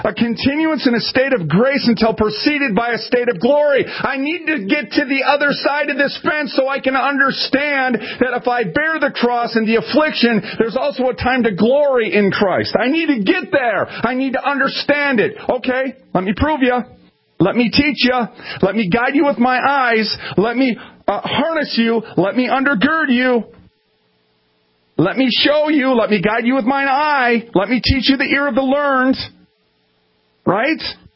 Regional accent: Minneapolis, Minnesota, United States; I'm from North Minneapolis. I'm still a young man.

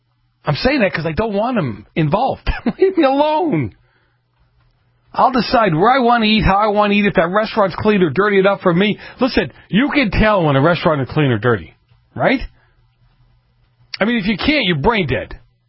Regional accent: Boston, Massachusetts, United States; I grew up in, some of you know, I grew up in Boston, the north end of Boston when I was a kid.

